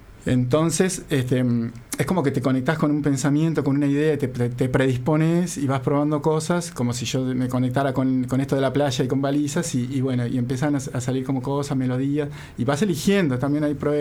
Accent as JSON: {"language": "Spanish", "town": "Trinidad", "region": "Flores", "country": "Uruguay", "tie": "born or raised there", "also_born_or_lived": "Montevideo", "said": "yo me crié en el campo, viví muchos años también toda la infancia y adolescencia en Trinidad, en Flores, después para Montevideo"}